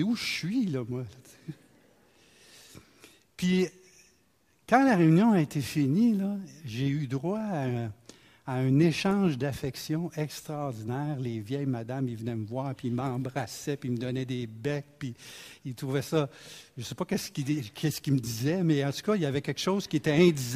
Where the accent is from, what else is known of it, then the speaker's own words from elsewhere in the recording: Quebec, Canada; je viens du Québec, puis les églises sont vides, là.